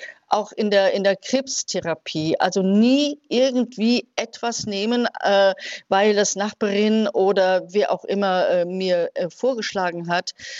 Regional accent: Netherlands; now in Germany; Aber ich komme ja aus Holland, also Jod ist da bei uns kein Thema

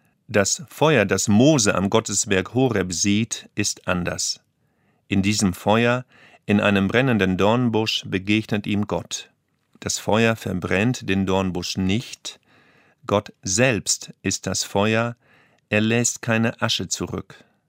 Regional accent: Lower Saxony, Germany; Ich bin im Emsland aufgewachsen, wo der Pfarrer eine Autorität war.

